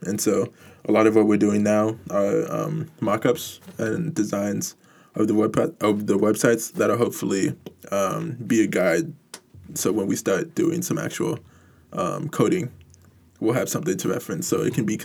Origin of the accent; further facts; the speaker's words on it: Houston, Texas, United States; and also being in my home state because I'm from Houston